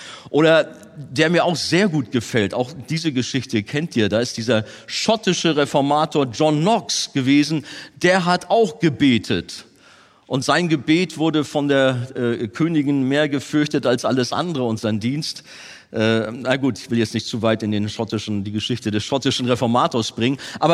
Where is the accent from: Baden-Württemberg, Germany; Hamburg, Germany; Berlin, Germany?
Hamburg, Germany; Als Hamburger sind wir Botschafter in der schönsten Stadt der Welt.